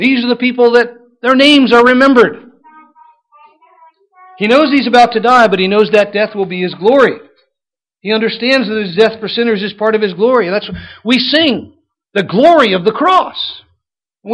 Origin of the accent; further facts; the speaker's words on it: New Jersey, United States; I was raised in New Jersey. My views of the Civil War have changed a lot since I moved south.